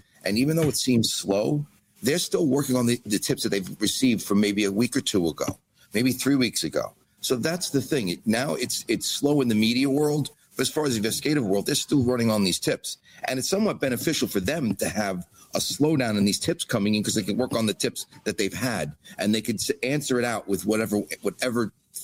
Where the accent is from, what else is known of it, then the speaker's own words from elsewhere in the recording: New York, United States; just like my geographical bias in Pima County, I'm from New York.